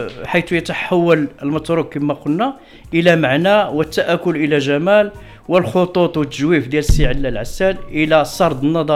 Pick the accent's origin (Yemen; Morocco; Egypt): Morocco; Fes, Fès-Meknès; كنا نسكن في واحد الحي مدينة فاس، أنا سكنت وترعرعت في مدينة فاس